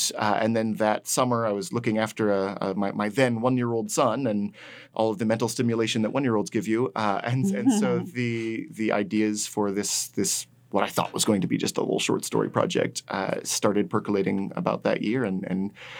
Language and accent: English; Aloha, Oregon, United States; Yeah, a little town called Aloha, just outside of Beaverton, Oregon, was my hometown. Went to Aloha High School.